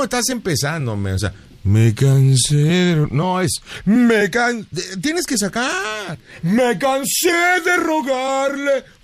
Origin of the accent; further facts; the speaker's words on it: San Luis Potosí, Mexico; yo no soy michoacano, yo soy San Luis Potosí.